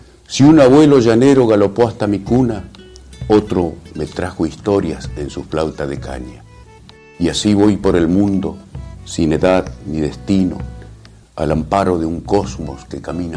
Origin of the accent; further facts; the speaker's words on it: Gualeguay, Entre Ríos, Argentina; also born or lived in Curuzú Cuatiá; Desde muy pequeño, cuando vinimos con la familia desde Curuzú, Cuatiá, donde mi padre era ferroviario y lo jubilaron, nos vinimos a vivir a Gualeguay porque mi madre es nacida en Médanos y nosotros somos 9 hermanos.